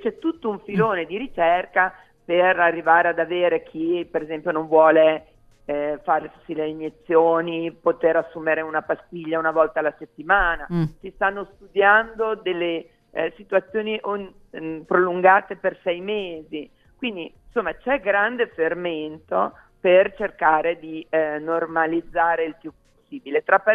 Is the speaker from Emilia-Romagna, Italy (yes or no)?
yes; Emilia-Romagna, Italy; io parlo, sono emiliana